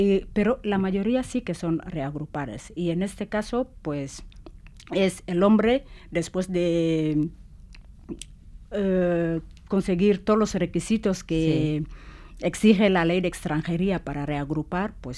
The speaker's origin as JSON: {"language": "Spanish", "region": "Casamance", "country": "Senegal", "second_language": "Spanish", "lives_now": "Spain", "said": "yo soy de la Casamance, del sur de Senegal, y es una zona muy verde, ahí con árboles grandes, frondosos, majestuosos, que árboles que te inspiran respeto, ¿no? Y cuando llegué a Cádiz, pues era más seco"}